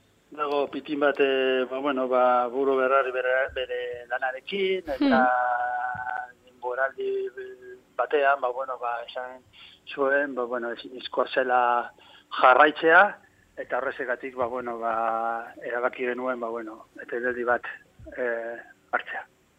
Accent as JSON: {"language": "Basque", "town": "Ortuella", "region": "Basque Country", "country": "Spain", "said": "Ortuellakoa ginen. Ba, bueno, nire gurasoen etxean, Ortuellan zegoen, nozedal, Ortuellako auzo batean"}